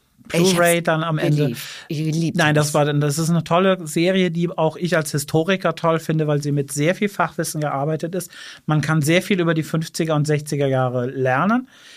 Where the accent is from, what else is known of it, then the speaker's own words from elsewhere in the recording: Bitburg, Rhineland-Palatinate, Germany; Ich komme aus Massolda. Das ist ein kleiner Stadtteil von Bitburg. Das sind 400 Einwohnerdorf. Meine Familie kommt daher seit vielen Generationen und ich bin da aufgewachsen. Sehr behütet